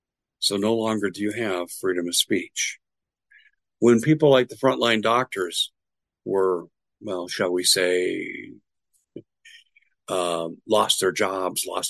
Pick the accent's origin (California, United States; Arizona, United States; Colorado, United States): Arizona, United States; Let me speak to what's happened in my home state in Arizona